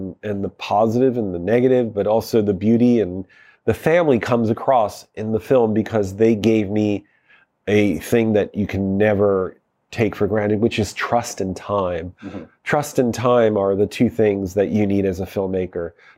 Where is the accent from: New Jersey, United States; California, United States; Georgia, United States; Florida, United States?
New Jersey, United States; from the perspective of a guy growing up in New Jersey